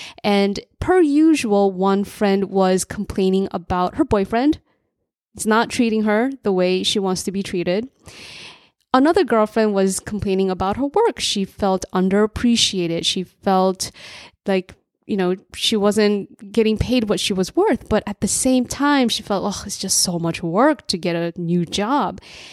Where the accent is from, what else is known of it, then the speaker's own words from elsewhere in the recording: New Jersey, United States; And throughout my childhood, when I was a latchkey immigrant kid growing up in New Jersey